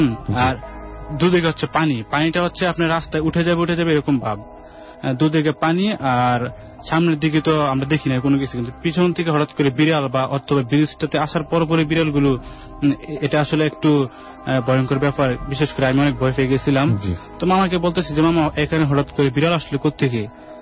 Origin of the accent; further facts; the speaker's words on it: Comilla, Chittagong Division, Bangladesh; আমি কুমিল্লা হুরমা থেকে এসেছি।